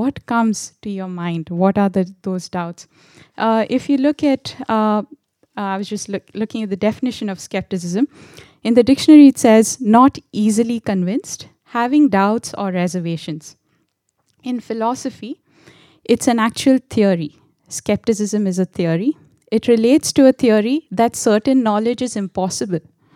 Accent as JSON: {"language": "English", "country": "India", "tie": "born or raised there", "said": "But so as you know, I've been born and brought up in India."}